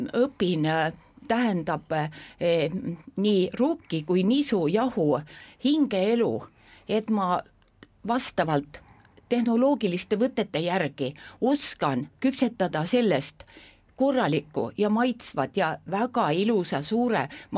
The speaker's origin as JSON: {"language": "Estonian", "town": "Tõrva", "region": "Valga County", "country": "Estonia", "said": "Ja ma olen pärit väga ilusast looduskaunist kohast, Tõrvast. Võib-olla mul on ka natuke seda mulgi verd seal sees"}